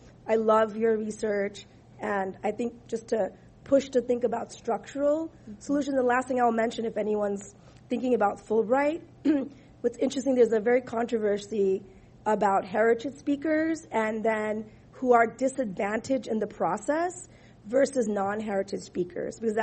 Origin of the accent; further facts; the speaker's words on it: United States; born there; I was born in the United States with children who are multiracial